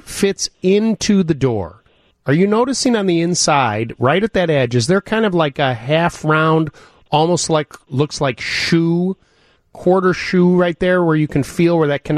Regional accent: Midwest, United States; I said, you know, I'm from the Midwest.

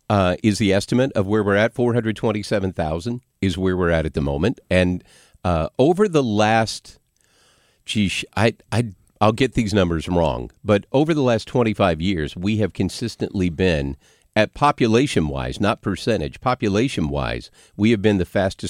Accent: Arkansas, United States; I mean, granted, I'm from Arkansas

